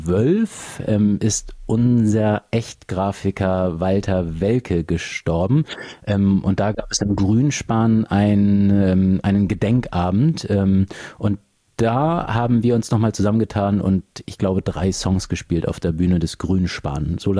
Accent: Flensburg, Schleswig-Holstein, Germany; es ist sehr schön, sich hier oben wieder zu vernetzen in meiner alten Heimat Flensburg

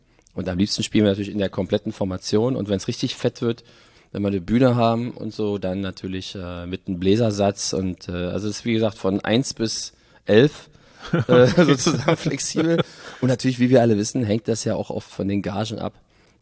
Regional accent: Berlin, Germany; Und dann auch in West-Berlin geblieben. Aber ich sehe mich trotzdem nie als West-Berliner, sondern als Berliner.

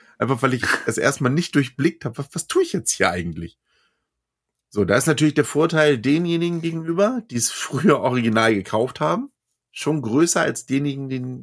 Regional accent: Hamburg, Germany; wir beide wissen ja, worüber wir sprechen als Hamburger Jungen.

